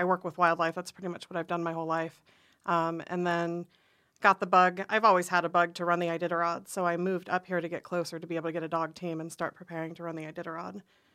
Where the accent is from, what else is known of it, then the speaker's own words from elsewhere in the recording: Florida, United States; born there; also born or lived in Hawaii / Illinois / Oklahoma / Texas; Originally, I was born in Florida, but I've moved around. I was in a military family. My dad was in the Air Force, so we've moved from Hawaii to Illinois to Oklahoma, Texas, all over the place.